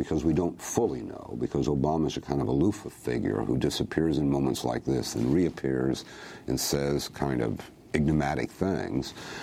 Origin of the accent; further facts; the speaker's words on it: Kentucky, United States; I grew up in Kentucky, segregated Kentucky, and in my childhood, people were still claiming we, the South, won.